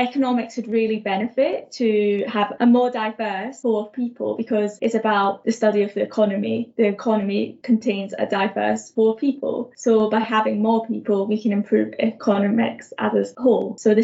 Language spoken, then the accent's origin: English; Scotland, United Kingdom; I'm from Scotland